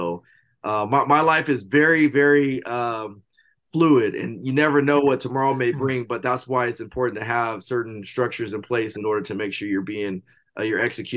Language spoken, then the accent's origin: English; Rialto, California, United States; So I grew up out here in Rialto, California, had the opportunity to go play college football, University of Nevada, Las Vegas, which was awesome.